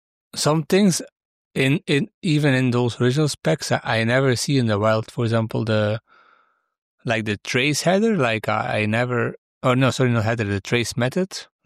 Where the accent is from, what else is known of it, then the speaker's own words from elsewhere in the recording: Belgium; I'm from Belgium, so we speak like 3 languages here, at least the official one